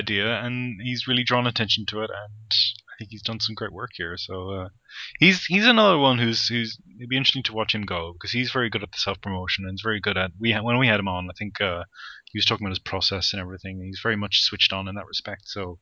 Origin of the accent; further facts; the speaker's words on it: South Africa; I'm South African. I'm from South Africa.